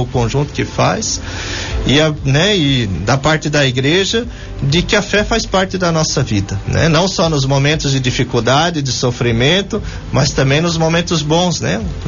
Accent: São Bento do Sul, Santa Catarina, Brazil; born there; eu nasci em São Bento do Sul em 1983, né? Fui pro seminário com 16 anos no ano 2000. Depois fiquei no seminário, estudei inclusive aqui em Brusque nos anos 2001 e 2002, morando na casa Padre Dion.

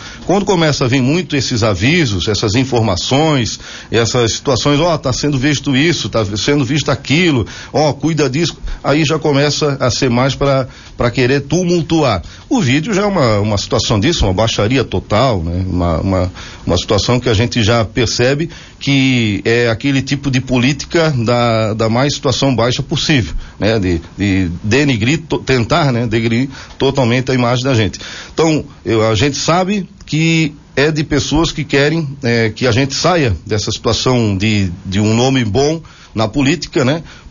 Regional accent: Brusque, Santa Catarina, Brazil; uma pessoa que sou do município de Brusque

